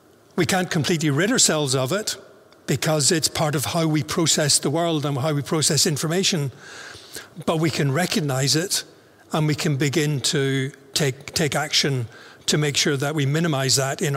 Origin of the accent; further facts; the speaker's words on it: Northern Ireland, United Kingdom; we're both from Northern Ireland.